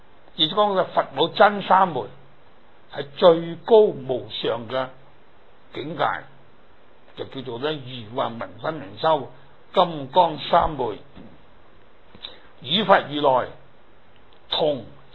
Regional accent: Hong Kong

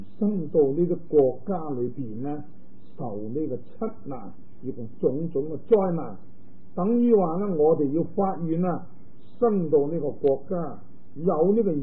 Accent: Guangdong, China; 即系我哋广东人话嘅细佬啊

